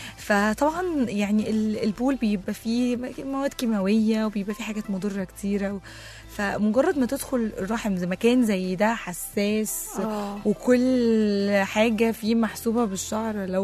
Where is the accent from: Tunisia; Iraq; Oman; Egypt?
Egypt; احنا اللي مصريين ما بنحبش نتحرك.